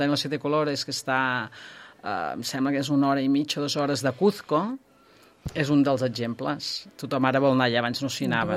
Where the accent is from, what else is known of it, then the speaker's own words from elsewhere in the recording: Sant Feliu, Catalonia, Spain; jo sempre parlo de Sant Feliu, sempre